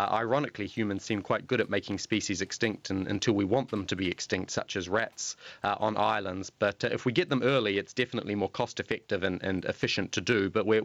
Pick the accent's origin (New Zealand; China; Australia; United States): New Zealand; in New Zealand, equivalently, our problem species are Chinese ginger and the British stoat even.